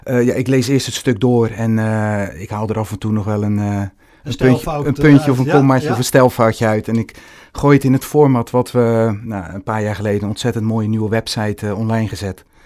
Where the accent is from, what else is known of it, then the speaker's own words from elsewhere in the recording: Beijerland, South Holland, Netherlands; Ik ben uit Beijerland geboren, ik heb er altijd gewoond.